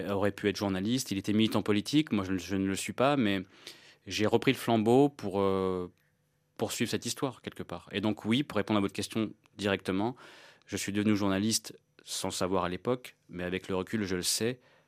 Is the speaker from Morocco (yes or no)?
no; France; moved away as an adult; j'ai passé 25 ans de ma vie depuis ma naissance en France. J'ai un amour pour mon pays, c'est mon pays, et je n'ai aucun problème à parler mes origines tout en assumant le fait d'être français.